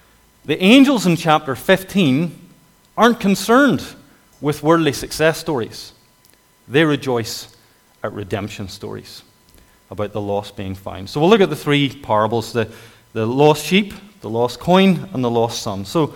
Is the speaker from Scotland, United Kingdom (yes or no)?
no; Northern Ireland, United Kingdom; accent: North Antrim; I'm not from y'all originally. You can tell my accent. It's kind of North Antrim